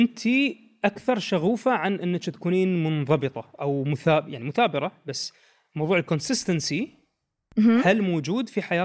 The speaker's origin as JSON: {"language": "Arabic", "country": "United Arab Emirates", "said": "وقمنا نلاحظ ان هالشيء وايد استوى مؤخرا عندنا في الامارات بالتحديد"}